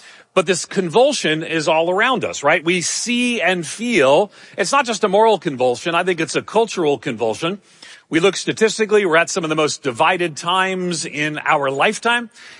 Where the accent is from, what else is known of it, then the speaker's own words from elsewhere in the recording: California, United States; And I'm a Californian.